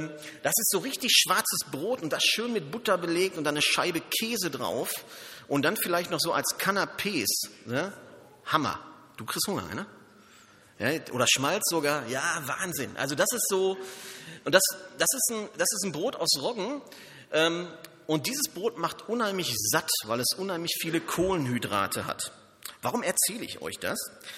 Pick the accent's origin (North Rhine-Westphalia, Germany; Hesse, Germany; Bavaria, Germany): North Rhine-Westphalia, Germany; Und ich komme ja ursprünglich aus Westfalen, also hinterm Tunnel hier vorne, ne? Und in Westfalen, da gibt es nochmal dunkleres Brot, und zwar Schwarzbrot nennt man das.